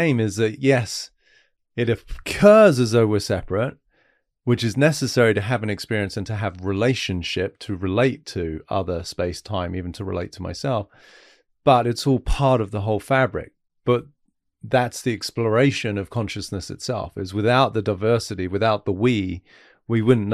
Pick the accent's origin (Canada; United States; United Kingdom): United Kingdom; I'm British, you're American.